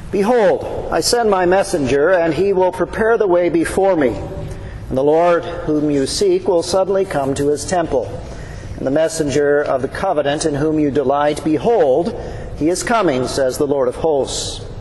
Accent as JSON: {"language": "English", "town": "Beaverton", "region": "Oregon", "country": "United States", "tie": "born or raised there", "said": "I grew up in Oregon, Beaverton, Oregon, and there was a theater there in Beaverton, Oregon, called Valley Theater."}